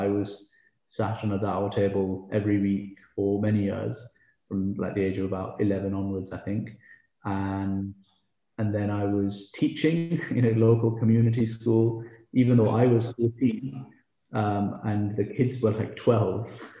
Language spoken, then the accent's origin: English; England, United Kingdom; also born or lived in Karachi, Pakistan; So I was born in Pakistan, in Karachi, many, many years ago. And I grew up, both my parents were doctors. I came over here when I was about four. So I came to England when I was about four.